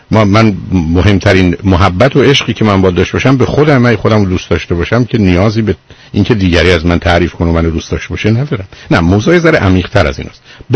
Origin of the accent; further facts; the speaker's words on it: Iran; ما که ایرانی هستیم